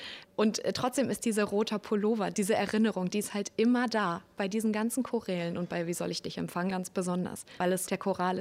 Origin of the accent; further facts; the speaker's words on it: Arnsberg, North Rhine-Westphalia, Germany; now in Dortmund, Germany; ich wohne mittlerweile in Dortmund. Ich komme ursprünglich auch aus Arnsberg